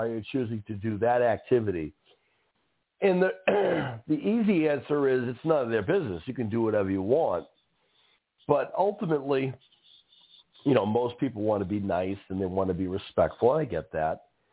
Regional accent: Northeast, United States; You meet people who come from all over the place, all over the region. I'm from the Northeast.

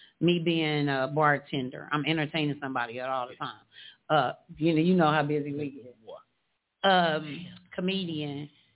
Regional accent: Brightwood, United States; It's the hood in the hood. I am from Brightwood, 2527th Street.

